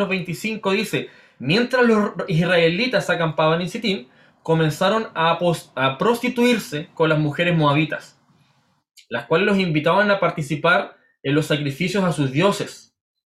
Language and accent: Spanish; Chile; este tiempo ha sido complejo para nosotros como chilenos